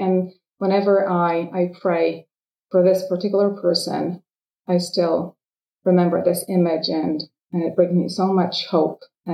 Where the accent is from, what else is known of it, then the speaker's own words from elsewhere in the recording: Poland; first language Polish; English is a second language; they were speaking my mother tongue. Like it was all being held in Polish